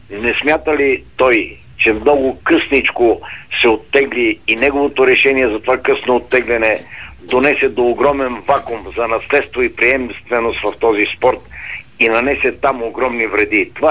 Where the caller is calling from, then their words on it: Sofia, Sofia City, Bulgaria; се казвам от София